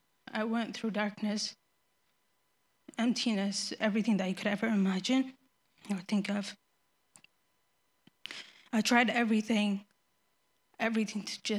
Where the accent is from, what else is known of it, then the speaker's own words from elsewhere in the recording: Ethiopia; English is a second language; moved away; but I'm originally from Ethiopia. Came here 6 years ago. Ever since I can remember, I've called myself a Christian